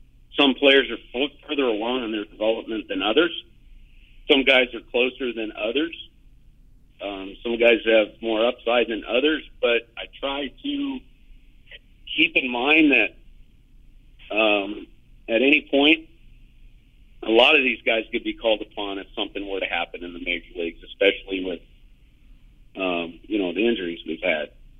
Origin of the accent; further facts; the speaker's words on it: San Diego, California, United States; Fortunately, I grew up in San Diego.